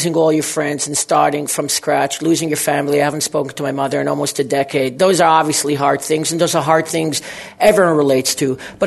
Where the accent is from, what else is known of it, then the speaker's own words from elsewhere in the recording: New York City, New York, United States; born there; I was born in New York City, and I haven't been to the Statue of Liberty.